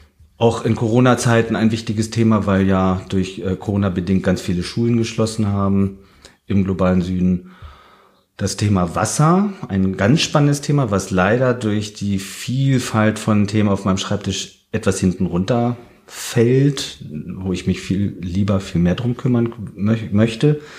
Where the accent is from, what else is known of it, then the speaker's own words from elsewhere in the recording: Namibia; moved away as an adult; now in Germany; Ich bin in Namibia geboren und aufgewachsen. Ich bin erst mit 21 Jahren nach Deutschland gekommen, habe also nach der Schule in Namibia in Südafrika erst angefangen zu studieren.